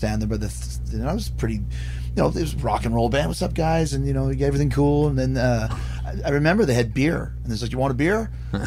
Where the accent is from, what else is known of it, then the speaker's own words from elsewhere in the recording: Canada; We're so Canadian, right, here.